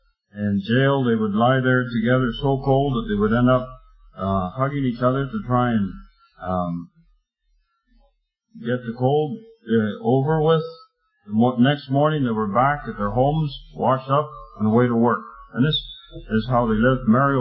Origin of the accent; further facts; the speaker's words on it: Venezuela; Harry and I grew up together in Venezuela